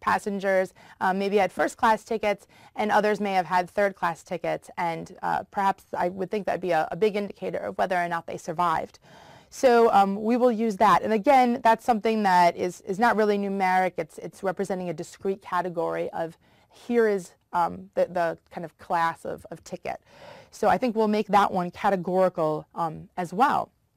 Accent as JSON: {"language": "English", "town": "Detroit", "region": "Michigan", "country": "United States", "tie": "born or raised there", "said": "Think about the difference of prices in houses of my hometown of Detroit versus something like Silicon Valley"}